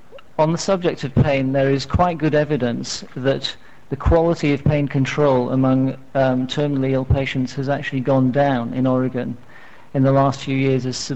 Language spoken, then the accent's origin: English; Birmingham, West Midlands, United Kingdom; I'm a GP from Birmingham.